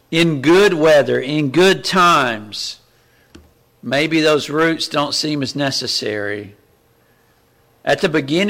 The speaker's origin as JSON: {"language": "English", "region": "Kentucky", "country": "United States", "tie": "born or raised there", "moved": "yes", "lives_now": "North Carolina, United States", "said": "Growing up in Eastern Kentucky, we didn't have a ton of pine trees."}